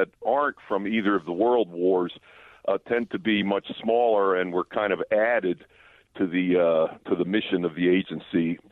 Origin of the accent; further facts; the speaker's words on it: Pennsylvania, United States; I grew up in the southeastern part of Pennsylvania, very close to places like Valley Forge and Gettysburg and of course, Philadelphia, where so many Revolutionary War sites are.